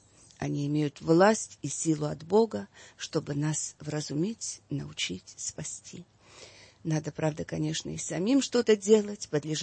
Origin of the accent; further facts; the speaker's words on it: Urals, Russia; born there; Я и родилась на Урале, в ссылке обеих моих бабушек, там, где была русская царская Голгофа.